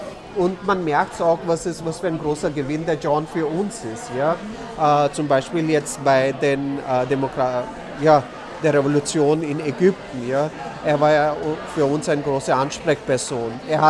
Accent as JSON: {"language": "German", "country": "India", "second_language": "German", "lives_now": "Austria", "said": "Ich komme ja aus Indien und da kann ich sagen, die Frauenbewegung ist sehr stark."}